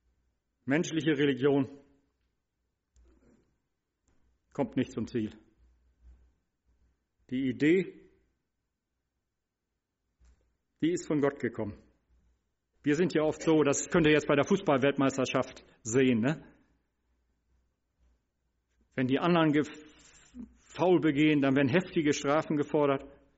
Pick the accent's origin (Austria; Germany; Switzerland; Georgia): Germany; Northern Germany; Die können wir als Norddeutsche da auch verstehen.